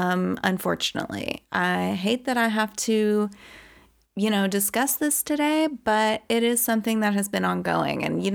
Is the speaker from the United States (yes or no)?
yes; Southern United States, United States; I'm from the South. I always grew up with guns as a recreational activity.